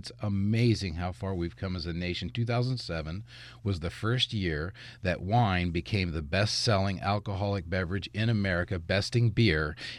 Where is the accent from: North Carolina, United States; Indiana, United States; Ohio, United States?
Indiana, United States; Well, what happened was I was from Indiana, from a cornfield.